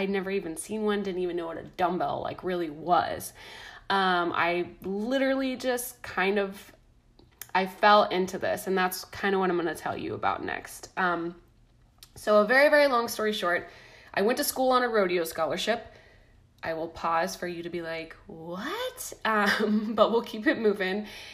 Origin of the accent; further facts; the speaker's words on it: Midwest, United States; And growing up in the Midwest, that's kind of a lot of people's stories.